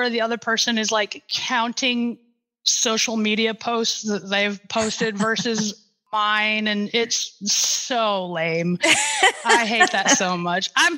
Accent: Sioux Falls, South Dakota, United States; So I had a friend who's derby name is Queen Elizabeth, and she was in Sioux Falls, my hometown.

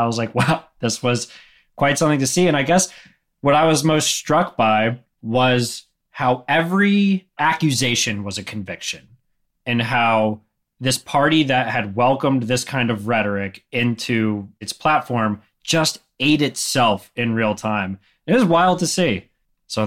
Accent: North Carolina, United States; I went to the North Carolina GOP convention. Because they were having it here in my hometown

